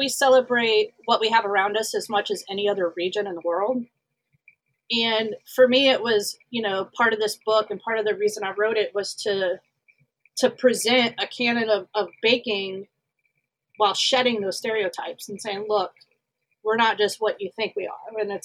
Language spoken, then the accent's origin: English; the South, United States; I grew up in the South as a pastry chef in the South